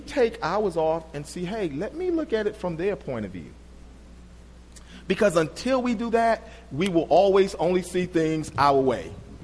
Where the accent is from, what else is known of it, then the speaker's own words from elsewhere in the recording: Selma, Alabama, United States; I grew up in Selma, Alabama, probably the most racist town in America, right?